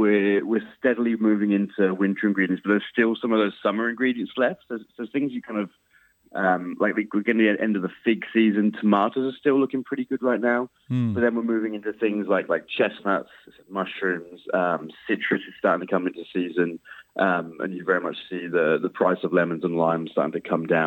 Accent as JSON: {"language": "English", "country": "United Kingdom", "said": "I really like autumn. Being a British expat, the temperature comes down to something I'm much more comfortable with."}